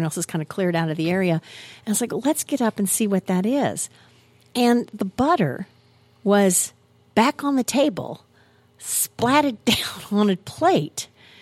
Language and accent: English; Vandalia, United States; In the house I grew up in over in Vandalia, we had all kinds of strange things happen.